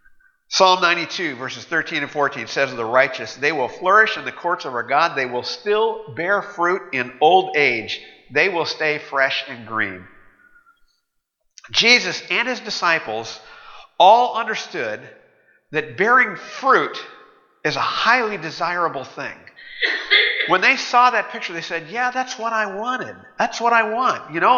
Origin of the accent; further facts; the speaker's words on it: Bakersfield, California, United States; When I was a kid, growing up in Bakersfield, in our backyard, we had lots of food-producing plants.